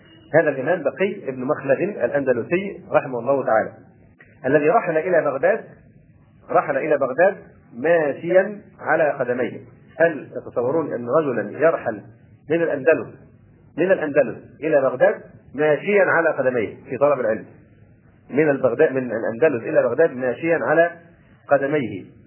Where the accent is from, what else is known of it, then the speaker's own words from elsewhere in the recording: Egypt; وربما الأمر هنا عندنا في مصر أخف